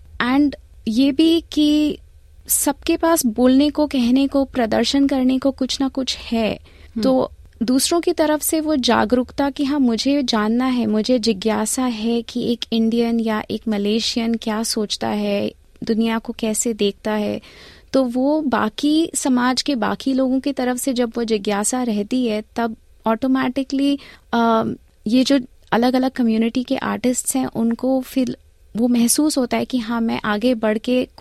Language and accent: Hindi; Kolkata, West Bengal, India; हमारी पढ़ाई भारत में कलकत्ता में जहाँ से हम आते हैं वहीं से हुई है